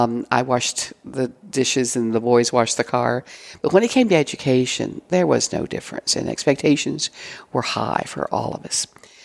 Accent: Brownsville, Texas, United States; I grew up in Brownsville. My father was from Monterrey

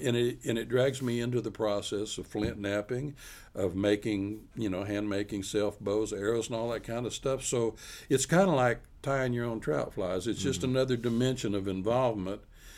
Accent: Texas, United States; even as a kid growing up in South Texas and messing. I was out crawling around the brush all the time

